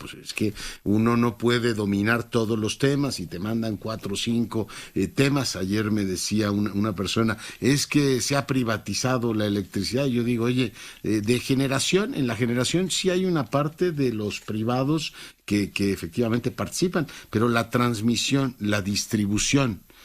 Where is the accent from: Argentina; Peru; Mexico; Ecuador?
Mexico; estoy en México y por supuesto soy mexicano y entiendo perfectamente cómo se hace la política en este país